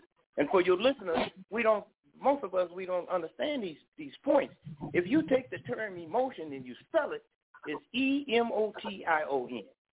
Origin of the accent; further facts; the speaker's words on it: Chicago, Illinois, United States; because we were raised in Chicago.